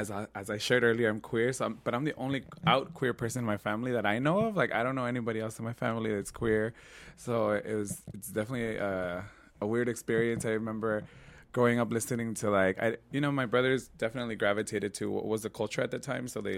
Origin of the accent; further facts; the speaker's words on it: Los Angeles, California, United States; So, yeah, so that's a little bit about me growing up in Boyle Heights. It's genuinely one of the only community that felt like home. So when my mom moved away, I decided to stay here in Boyle Heights and been here ever since.